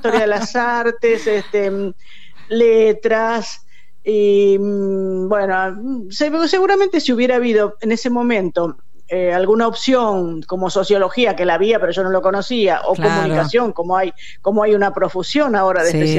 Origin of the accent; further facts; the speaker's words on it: Buenos Aires, Argentina; born there; Nací en Congreso.